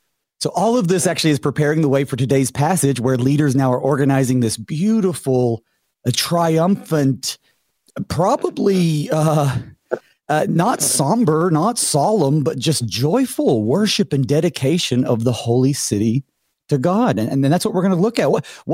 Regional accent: North Carolina, United States; I'm from the Southeastern District too, down in North Carolina, but I love Virginia and up towards Delaware.

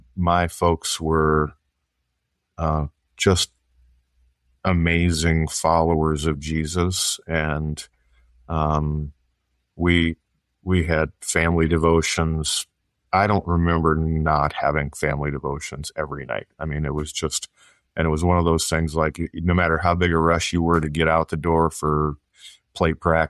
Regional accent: South Dakota, United States; also born or lived in Sioux Falls, United States / Overland Park, United States / Wichita, United States / Nashville, United States; Well, I would say South Dakota would kind of be the primary. I was born in Sioux Falls, but then Dad moved with Mobil Oil.

